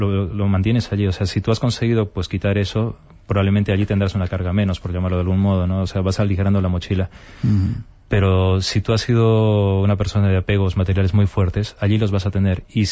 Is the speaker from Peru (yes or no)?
yes; Peru; now in Madrid, Spain; yo soy de Perú. Y mi abuela falleció en Arequipa, en el sur de Perú, y yo estaba aquí en Madrid.